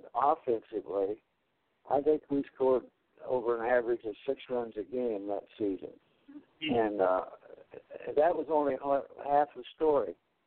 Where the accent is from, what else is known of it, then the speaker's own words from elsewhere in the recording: Anderson, Indiana, United States; even in my hometown here, Randerson, Indiana, which is right in the middle of the Midwest